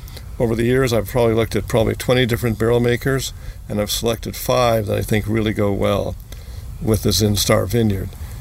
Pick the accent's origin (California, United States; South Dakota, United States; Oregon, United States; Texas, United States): California, United States; Southern California, beaches of Southern California. Was a junior lifeguard in Santa Monica